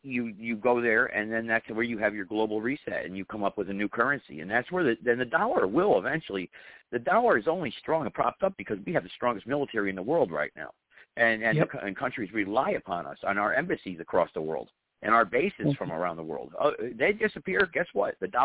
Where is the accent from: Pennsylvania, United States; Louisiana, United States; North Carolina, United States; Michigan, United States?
North Carolina, United States; Greensboro; I still had hardware shops in my town here in North Carolina. I'm from Greensboro, North Carolina, but they're gone now.